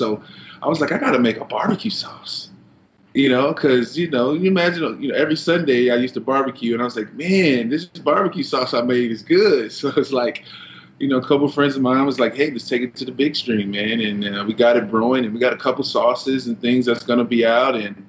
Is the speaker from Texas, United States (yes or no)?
no; Louisiana, United States; Because, you know, I'm from Louisiana. That's a football bred, like state.